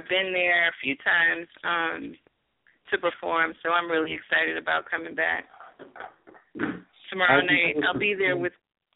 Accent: St. Louis, Missouri, United States; born there; Where was I born? I was born in St. Louis, Missouri.

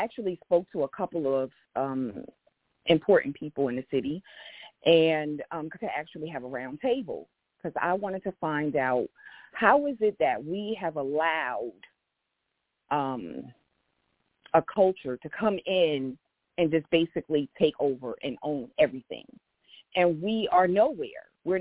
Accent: Patterson, United States; I was born and raised in Patterson, went to the schools here in Patterson, and I'm now raising my children here in Patterson.

